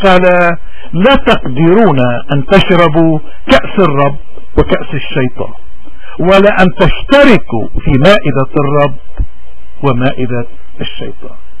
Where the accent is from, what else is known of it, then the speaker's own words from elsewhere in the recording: Lebanon; المطلوب أن نستمر كلبنانيين سياديين وأحرار ومن كافة الطوائف والمذاهب